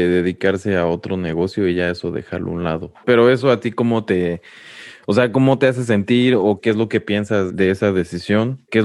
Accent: Mexico; para los mexicanos siempre buscamos lo contrario. A lo mejor buscar la posibilidad de movernos y vivir acá en Estados Unidos

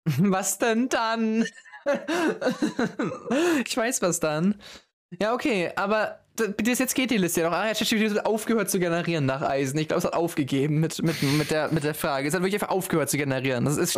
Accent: China; also von 0 bis 24 Jahre würde ich jetzt mal rechnen bei uns in China

